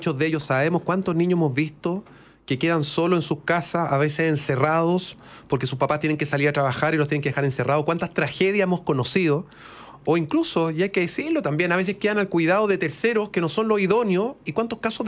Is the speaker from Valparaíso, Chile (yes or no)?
no; Ovalle, Coquimbo, Chile